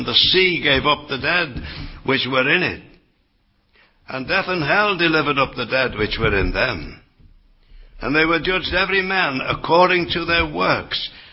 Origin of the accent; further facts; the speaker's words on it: England, United Kingdom; Bonnie Scotland, where I live these days. I'm an Englishman, of course.